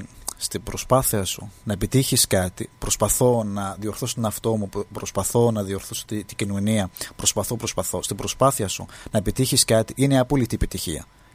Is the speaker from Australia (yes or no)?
no; Egypt; μου λέει εντάξει καλά από πού είσαι, λέω από την Αίγυπτο